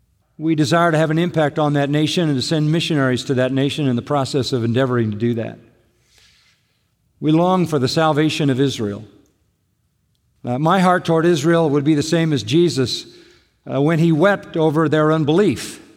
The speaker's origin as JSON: {"language": "English", "region": "Scotland", "country": "United Kingdom", "said": "the fact that I'm Scottish instead of Jewish."}